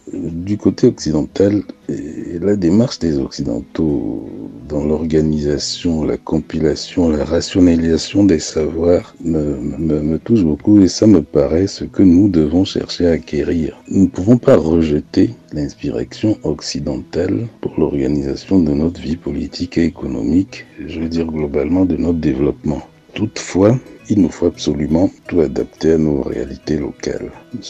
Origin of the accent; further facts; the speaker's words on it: Dakar, Senegal; born there; suis togolais de parents, de culture africaine parce que j'ai beaucoup de contacts africains, notamment je suis né à Dakar. Je suis aussi très occidental ou très français par mon histoire.